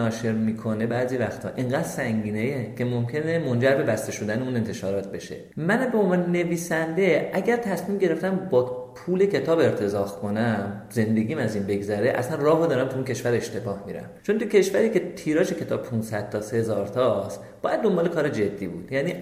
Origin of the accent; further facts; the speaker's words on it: Iran; moved away; من از ایران به خاطر جریانات 88 شد و از ایران اومدم بیرون